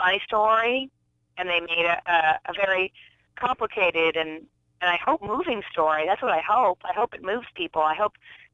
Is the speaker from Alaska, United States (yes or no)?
yes; Alaska, United States; And growing up in Alaska, when the plane is floating down the river, everybody shouts.